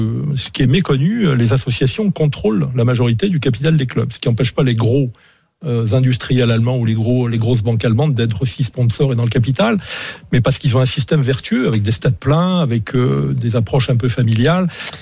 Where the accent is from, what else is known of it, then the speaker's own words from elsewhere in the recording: Corsica, France; quand on est Corse, on regarde plutôt vers l'Italie